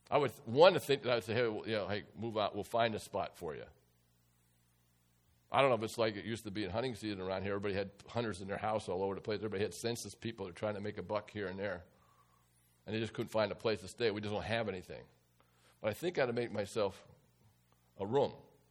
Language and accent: English; Philadelphia, Pennsylvania, United States; born there; I'd have to go to where I was born to register. I'd have to go to Philadelphia. Although I only lived there 6 months of my life.